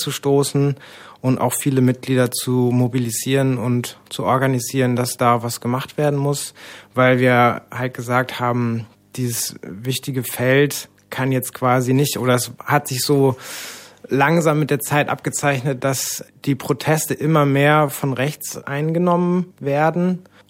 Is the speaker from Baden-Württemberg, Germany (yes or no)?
no; Oberweimar, Hesse, Germany; Und ich komme aus Oberweimar, das ist ein kleines Dorf zwischen Marburg und Gießen